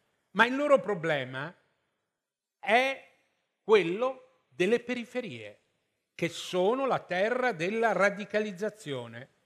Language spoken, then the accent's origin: Italian; Rome, Lazio, Italy; perché io sono di Roma, non so se si è capito.